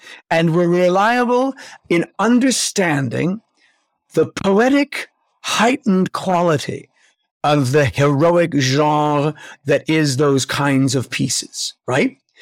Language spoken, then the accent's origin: English; Canada; in order to make a living as a Canadian actor, you have to do that.